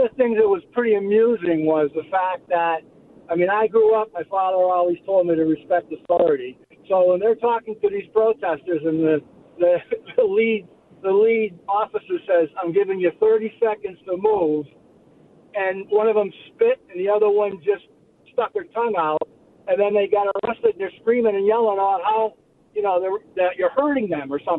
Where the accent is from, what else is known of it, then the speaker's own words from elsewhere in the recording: Boston, Massachusetts, United States; I grew up in Boston during the riots in, on campus at Northeastern.